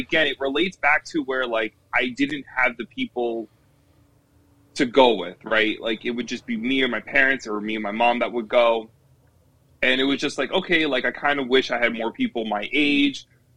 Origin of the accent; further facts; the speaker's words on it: New Jersey, United States; because I don't have that necessarily here in my hometown of Jersey.